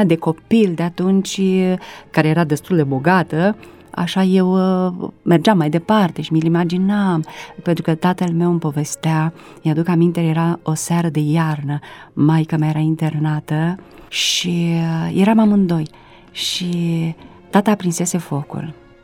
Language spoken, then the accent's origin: Romanian; Patru Frați, Ialomița County, Romania; born there; Da, m-am născut într-o comună care se numește Patru Frați.